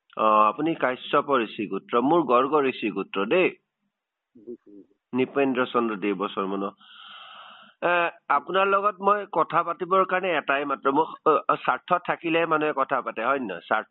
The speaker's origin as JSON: {"language": "Assamese", "town": "Jaji", "region": "Assam", "country": "India", "tie": "born or raised there", "said": "আমাৰ ঘৰ জাজিত আছিলে, এই ডুমৰ দলং ফিল্ডৰ ওচৰ জাজি, এইখন জাজি নহয় সিখন জাজি।"}